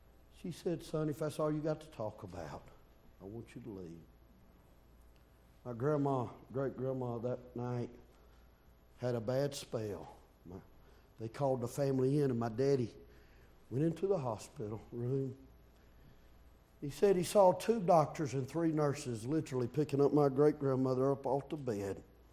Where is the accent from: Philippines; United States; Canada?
United States; Mount Airy, North Carolina; I was 8 years old. I was born and raised there in Mount Airy, North Carolina.